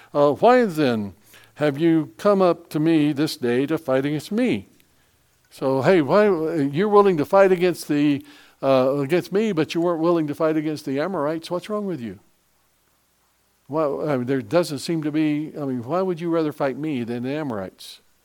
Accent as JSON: {"language": "English", "region": "England", "country": "United Kingdom", "said": "As an Englishman, I cannot, and I've told on it, I cannot, what do they call it, twill your R's."}